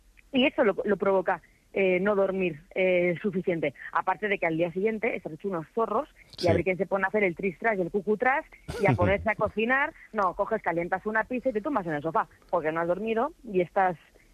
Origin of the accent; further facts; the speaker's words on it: Castilla-La Mancha, Spain; yo es que soy manchega, claro.